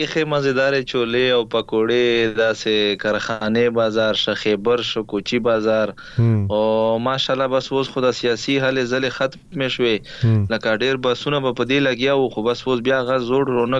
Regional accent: Khyber Pakhtunkhwa, Pakistan; now in Bannu, Pakistan; مونږ اصل کې د وزیرستان یو خو وس په بنو کې پاتې کې وزیر یما

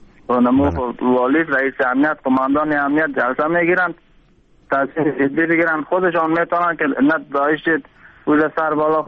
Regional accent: Panjshir, Afghanistan; خود ما از پنجشیر هستیم.

